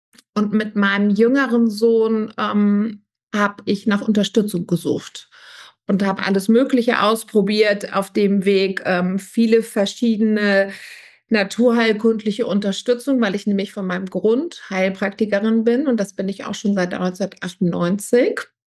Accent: Hamburg, Germany; ich komme wirklich aus dem hohen Norden. Ich komme nämlich aus Hamburg.

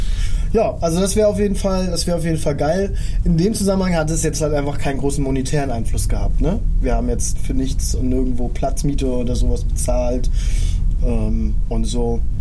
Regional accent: Greifswald, Mecklenburg-Vorpommern, Germany; ich komme ja aus Greifswald

